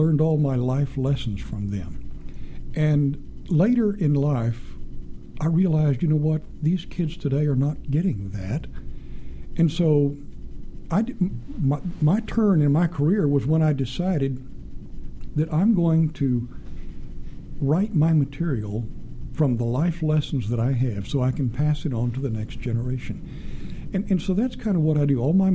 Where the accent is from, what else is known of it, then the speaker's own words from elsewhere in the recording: Texas, United States; Well, I grew up in West Texas, and I grew up at the feet of storytellers.